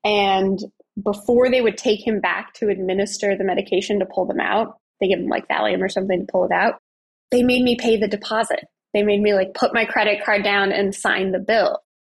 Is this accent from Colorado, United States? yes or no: yes; Colorado, United States; I am from Colorado, and I grew up with cats and dogs